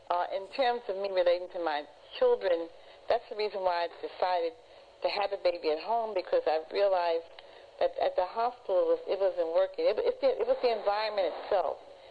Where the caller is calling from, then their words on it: New York, United States; We're calling from Harlem.